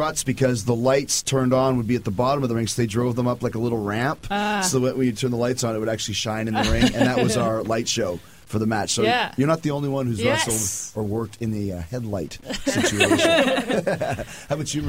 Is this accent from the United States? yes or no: no; Winnipeg, Manitoba, Canada; I'm from Winnipeg.